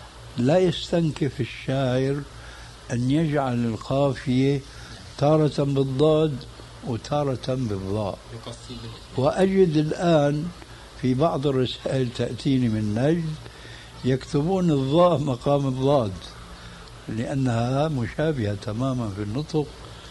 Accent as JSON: {"language": "Arabic", "country": "Syria"}